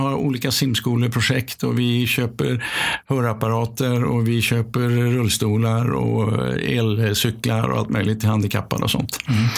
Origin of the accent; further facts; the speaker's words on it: Stockholm, Stockholm County, Sweden; Jag är född och uppväxt på Söder i Stockholm. Och sen bodde jag några år i Hammarby och sen bodde jag hela min skoltid i Högdalen. Men jag drog när jag var 15 till en annan förort som heter Hökarängen.